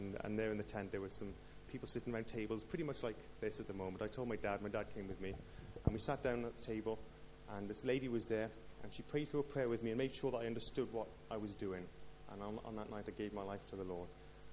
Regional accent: Newport, Wales, United Kingdom; I was born and bred in Newport.

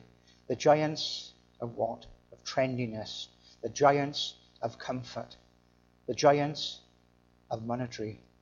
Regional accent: Wales, United Kingdom; I'm a Welsh Calvinistic, that's my background, Calvinistic Welshman, Presbyterian Church in Wales, that's the background I come from.

